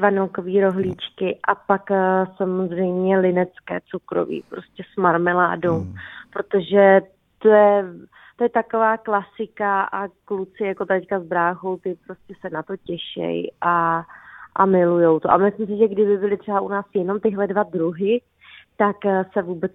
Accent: Bohemia, Czechia; Já si myslím, že u nás v Čechách jsme pořád spíše jako tradičnější

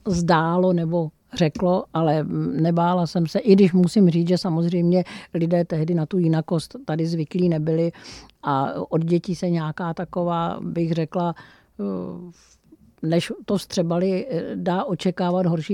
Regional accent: India; now in Czechia; Jsem hrdá Češka a po návštěvě Indie musím říct, že jsem i hrdá Indka.

